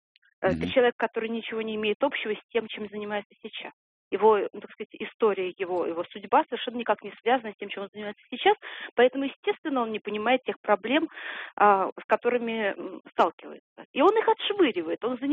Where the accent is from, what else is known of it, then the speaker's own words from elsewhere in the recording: Saint Petersburg, Russia; Да, я из Петербурга.